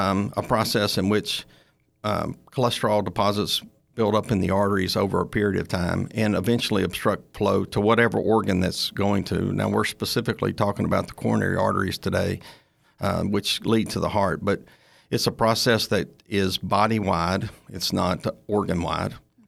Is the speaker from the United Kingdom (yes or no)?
no; Ruston, Louisiana, United States; I grew up in Ruston, Louisiana, and I'm one of six brothers.